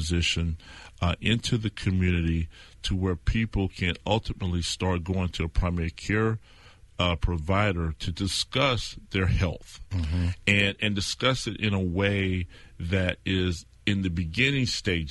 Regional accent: Bonifay, Florida, United States; I grew up in Bonifay, Florida, and it's in the Florida, Northwest Florida Panhandle, and went to college in Troy University in Troy, Alabama

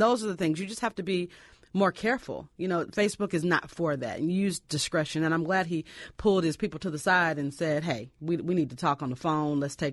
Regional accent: Louisville, Kentucky, United States; moved away; You know, I'm from Louisville, Kentucky. I've only lived here for 3 years. You know, no one else is here. All of my family is in Kentucky.

